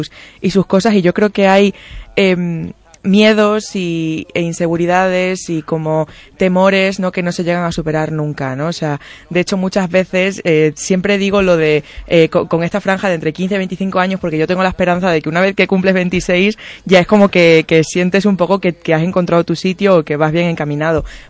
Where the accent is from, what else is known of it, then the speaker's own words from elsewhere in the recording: Seville, Andalusia, Spain; yo que vengo de Sevilla tenía la esperanza de poder ponerme aquí alguna chaqueta